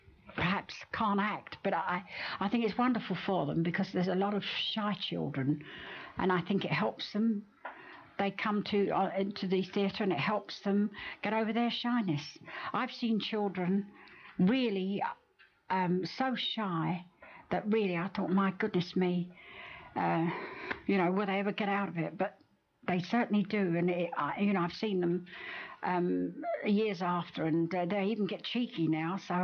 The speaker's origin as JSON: {"language": "English", "region": "London", "country": "United Kingdom", "moved": "as an adult", "said": "I come from North London."}